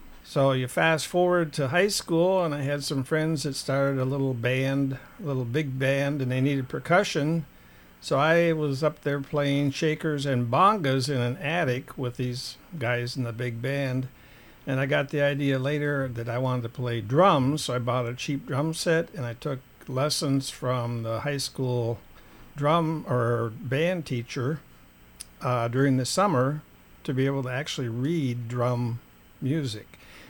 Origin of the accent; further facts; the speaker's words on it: Columbia Heights, Minnesota, United States; born there; January 25th, 1947, in Columbia Heights, Minnesota.